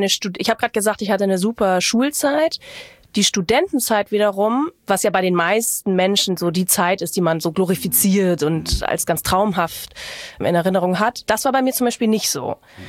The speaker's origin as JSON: {"language": "German", "region": "Hamburg", "country": "Germany", "tie": "born or raised there", "said": "Also ich habe sozusagen ein ganz großes Kapitel in meinem Leben in Hamburg verpasst, weil ich Abitur gemacht habe und mit 19 weggezogen bin aus Hamburg. Und ja, das muss ich einmal rechnen. Ich war 37, als ich wieder hergekommen bin."}